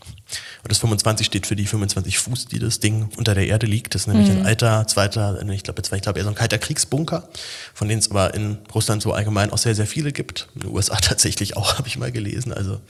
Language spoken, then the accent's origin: German; Berlin, Germany; Ich, als Berliner haut mich sowas ja nicht so komplett um.